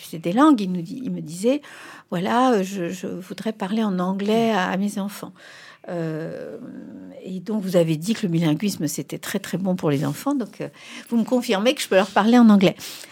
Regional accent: France; ça ne m'enlèvera pas le fait que je suis un petit français

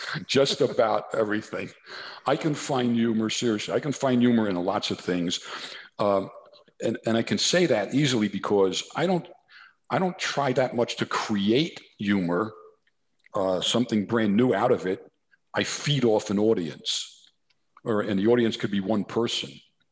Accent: New Jersey, United States; accent: New Jersey; try to, change my New Jersey accent and all these things.

